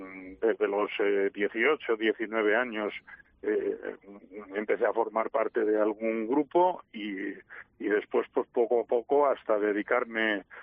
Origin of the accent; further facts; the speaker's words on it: Robledo, Spain; otro pueblo diferente del mío, yo soy de Robledo.